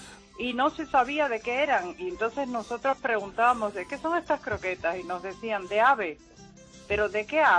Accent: Cuba; Somos músicos cubanos.

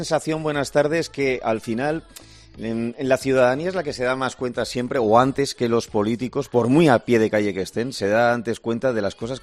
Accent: Bilbao, Basque Country, Spain; mi madre me mandó ahí una fotografía de Bilbao, de mi tierra, y salía ella con su mascarilla, con sus guantes, sentada en un banco del parque, fíjate, del parque de Bilbao, del parque de Doña Casilda.

